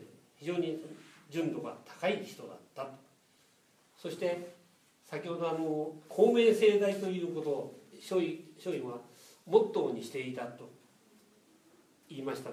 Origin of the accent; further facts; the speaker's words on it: Gunma, Japan; 私は群馬県出身なんですね。